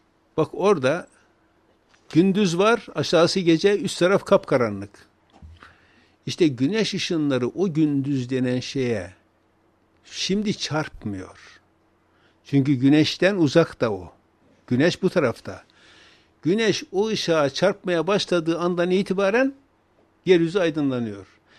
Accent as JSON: {"language": "Turkish", "region": "Erzurum", "country": "Turkey", "said": "Vallahi ben Erzurumluyum diye biraz da hava atıyorum"}